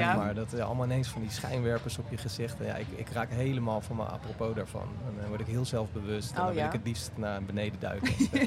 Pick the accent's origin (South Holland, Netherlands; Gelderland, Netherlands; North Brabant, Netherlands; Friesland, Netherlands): Gelderland, Netherlands; Nijmegen; Ik kom zelf uit Nijmegen